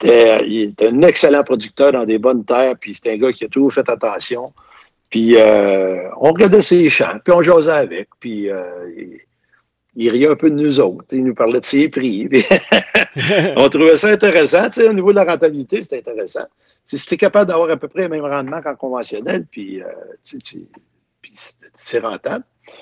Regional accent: Saint-Barthélemy, Quebec, Canada; Moi, j'ai une personne dans mon coin de pays, là, à Saint-Barthélemy.

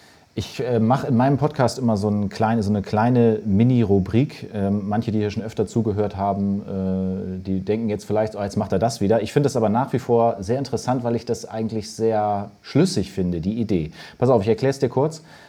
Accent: Verden, Lower Saxony, Germany; Also pass auf, weil ich komme aus Bremen und umzu. Ich komme aus Verden.

